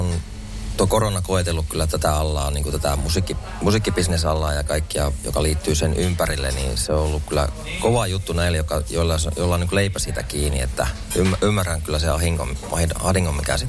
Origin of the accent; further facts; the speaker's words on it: Simo, Lapland, Finland; niin siinä tulee semmoinen kyltti, että Simo, ja sitten kun lähdetään Ranualle päin, niin 10 kilsaa. Mun kotipaikka on siellä.